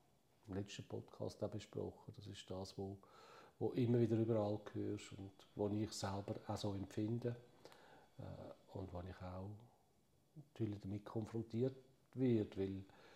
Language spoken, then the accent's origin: German; Zurich, Switzerland; Oder, wir sind Zürcher. Also wir sind Säuliamt.